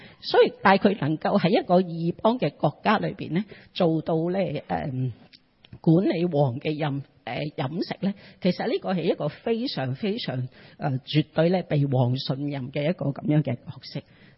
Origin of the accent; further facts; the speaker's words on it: China; 我哋中國人最喜歡講咧就係自己人嚇